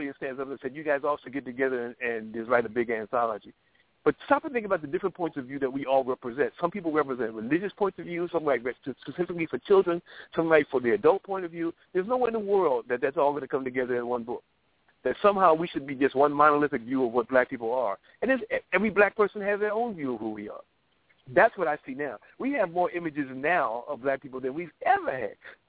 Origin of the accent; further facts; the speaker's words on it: Philadelphia, Pennsylvania, United States; And I grew up in Philadelphia where I could not go home from school and make my way from the airport to my house without seeing cops